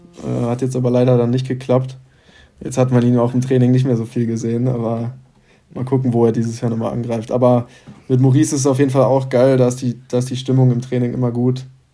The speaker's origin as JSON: {"language": "German", "region": "Hesse", "country": "Germany", "said": "Also ich komme ursprünglich da so aus der Nähe von Frankfurt, bin dann nach Darmstadt gezogen"}